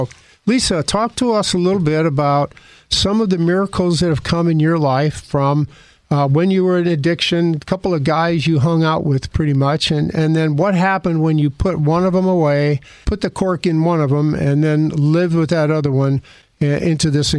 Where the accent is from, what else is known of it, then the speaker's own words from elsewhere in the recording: Phoenix, Arizona, United States; she lives in my hometown of Phoenix.